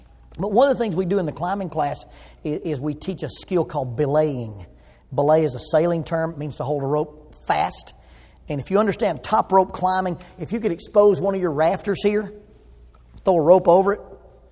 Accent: Oxford, Alabama, United States; I grew up in Oxford, Alabama, a little town between Atlanta and Birmingham.

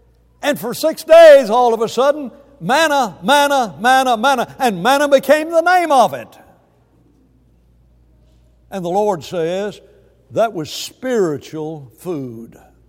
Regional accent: Alabama, United States; I grew up in Alabama and we talked about a lot about whatchamacallits.

